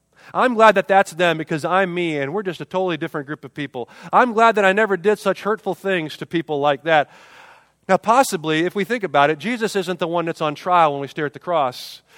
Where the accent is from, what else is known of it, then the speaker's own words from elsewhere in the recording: Englewood, Ohio, United States; I was a church planter in my hometown. In Englewood, Ohio, planted a church in a YMCA there called Living Water Church.